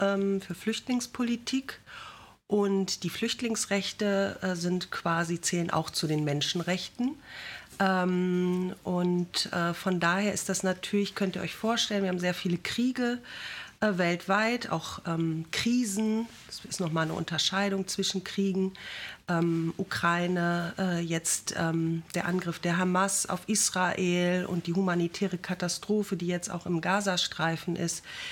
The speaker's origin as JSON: {"language": "German", "town": "Bramsche", "region": "Lower Saxony", "country": "Germany", "tie": "born or raised there", "said": "Ich selbst komme auch aus Bramsche. Ich weiß gar nicht, ob ihr alle aus Bramsche seid, aber ich bin in Bramsche geboren"}